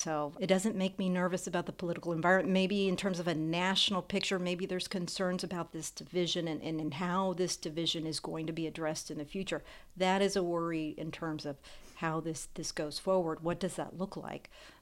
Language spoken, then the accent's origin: English; the South, United States; being born to immigrant parents, growing up in this country, I grew up in the South